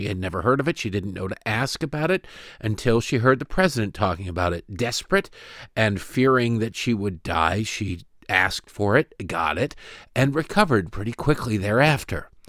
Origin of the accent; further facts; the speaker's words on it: Michigan, United States; born there; As evidenced up in my home state, my birth state of Michigan.